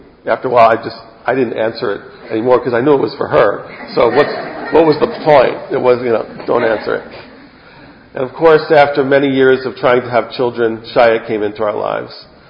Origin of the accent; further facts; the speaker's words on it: Baltimore, Maryland, United States; I was this Ashkenazi from Baltimore, Maryland, and I was in Israel